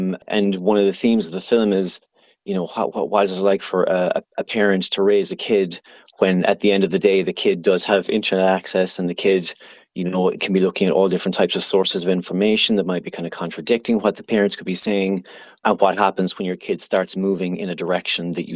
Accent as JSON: {"language": "English", "town": "Castleisland", "region": "Munster", "country": "Ireland", "said": "Well, I'm from Castle Island and I've always been interested in film. I studied in Cork and I got into film there."}